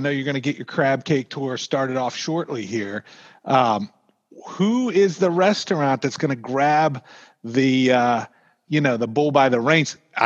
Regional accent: Whitehall, Maryland, United States; I was 10 in 87 and I grew up in Whitehall, which is up 83.

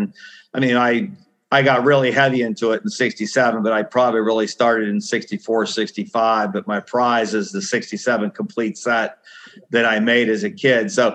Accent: Erie, Pennsylvania, United States; So, I grew up in Erie, PA.

